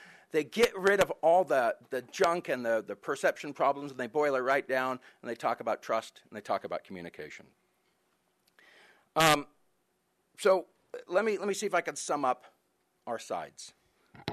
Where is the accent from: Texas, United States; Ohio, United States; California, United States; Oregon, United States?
California, United States; moved away as an adult; I come from the San Francisco Bay Area, and I came out here to go to school back in 1988